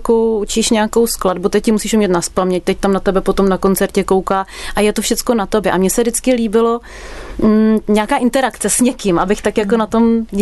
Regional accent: Prague, Czechia; Holky jsou z Jablonce většinou, já jsem Pražanda, ale ještě nejsem nejdál.

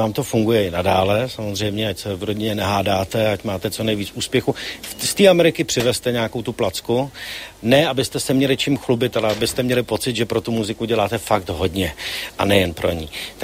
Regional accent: Prague, Czechia; Já se teda přiznám, jsem Pražák jako poleno

